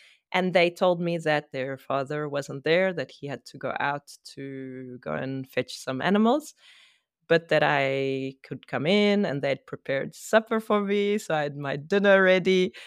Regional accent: South Africa; I was born in South Africa in a family of three sisters, and we were always outdoors.

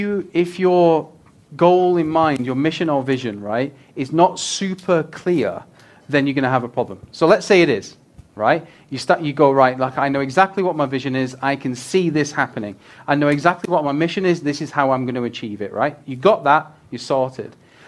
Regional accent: Rochdale, North West England, United Kingdom; I'm from Rochdale originally

